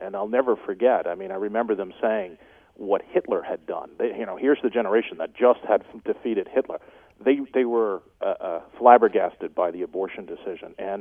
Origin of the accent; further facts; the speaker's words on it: Stony Brook, New York, United States; My three brothers and I were raised in the Stony Brook, Long Island, and went to Catholic school. I went to St. Anthony's High School in Smithtown at the time.